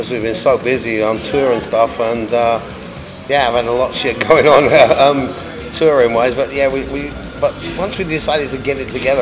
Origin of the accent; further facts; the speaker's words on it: São Paulo, Brazil; And then when I went back to São Paulo, it's my hometown concert, first time in 2 years.